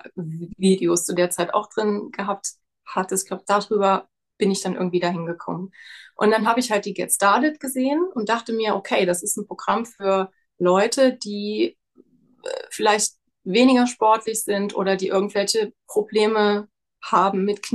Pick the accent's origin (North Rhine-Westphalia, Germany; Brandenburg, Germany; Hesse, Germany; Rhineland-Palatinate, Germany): Rhineland-Palatinate, Germany; Ich komme aus der Nähe von Trier. Das ist ein Deutschland